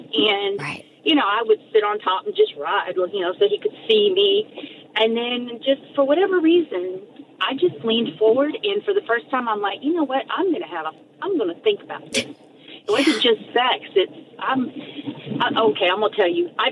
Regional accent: Texas, United States; I mean, we're from Texas, and he is 100% man

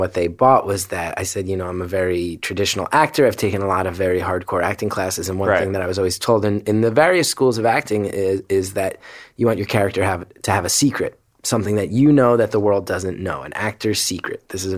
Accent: Northeast, United States; I grew up in the Northeast, very liberal.

